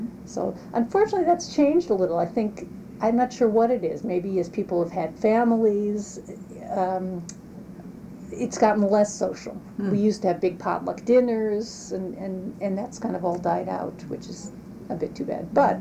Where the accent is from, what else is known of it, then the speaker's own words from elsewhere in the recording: California, United States; even though I come from California, I have a lot of family, I love to go visit them, I really don't like the idea of living there.